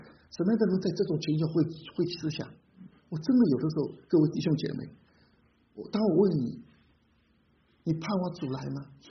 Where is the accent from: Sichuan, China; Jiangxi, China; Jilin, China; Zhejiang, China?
Zhejiang, China; Ningbo; 用我们宁波人的话来说啊